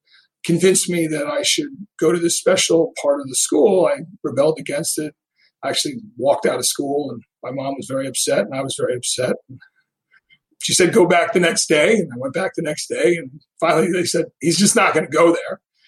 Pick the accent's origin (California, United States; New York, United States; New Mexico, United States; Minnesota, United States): New York, United States; Rye; I grew up in Rye, New York. My dad had grown up in Rye, New York.